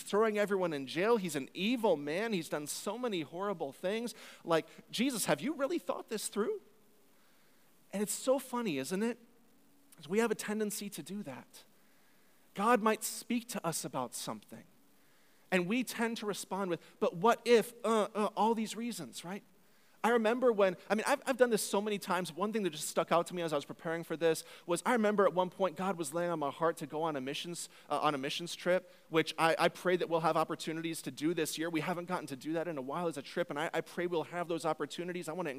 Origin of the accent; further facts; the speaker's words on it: Houston, Texas, United States; I grew up in Houston, Texas. And growing up in Texas, everybody around me was a Christian